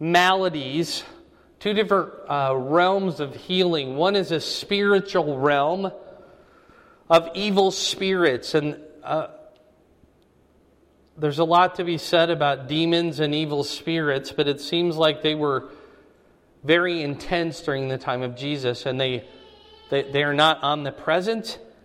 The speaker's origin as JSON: {"language": "English", "town": "Fort Dodge", "region": "Iowa", "country": "United States", "tie": "born or raised there", "said": "But I grew up in Fort Dodge"}